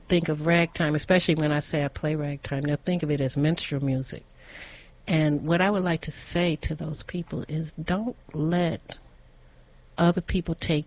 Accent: United States; But I was just so shocked because I'm from America.

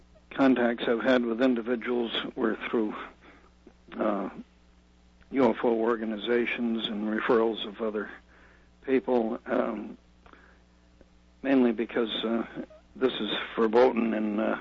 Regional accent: Massachusetts, United States; I'm from Massachusetts, and most of my work was in hospitals and mental health clinics in the greater Boston area.

